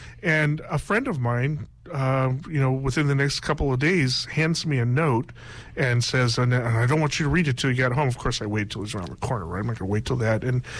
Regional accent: California, United States; Bay Area, San Francisco Bay Area.

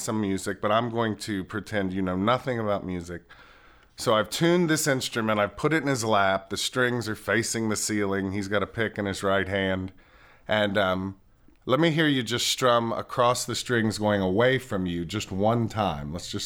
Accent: Erlanger, Kentucky, United States; I grew up in Erlanger, Kentucky. Went to Dixie Heights High School, not far from Turkey Foot Road. And I grew up on Creekside Circle.

